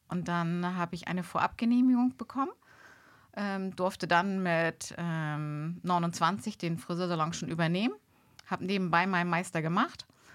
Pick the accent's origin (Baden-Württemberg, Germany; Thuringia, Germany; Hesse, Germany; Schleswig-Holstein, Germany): Schleswig-Holstein, Germany; Bönebüttel; Ich liebe Bönebüttel. Alle, die mich kennen, wissen auch, Bönebüttel-Husberg ist meine Heimat.